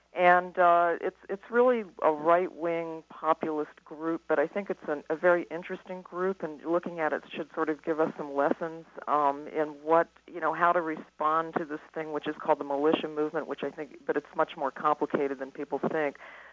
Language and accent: English; Texas, United States; And I grew up in Texas and went to public school.